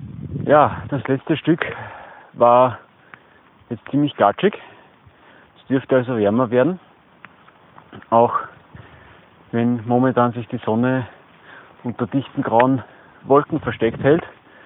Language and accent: German; Breitenfurt, Lower Austria, Austria; Ich bin heute unterwegs in meiner Heimatgemeinde Breitenfurt